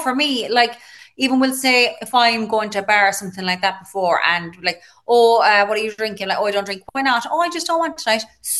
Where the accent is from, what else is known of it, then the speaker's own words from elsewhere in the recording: Ireland; I suppose I would have just gone, yeah, I'm from Ireland